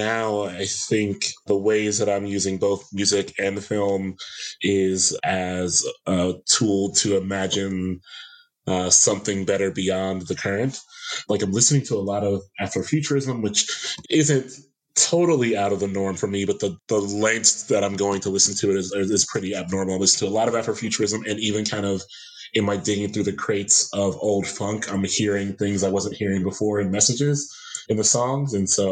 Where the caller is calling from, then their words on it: Columbus, Ohio, United States; I'm an outlier then. I'm in Columbus, Ohio.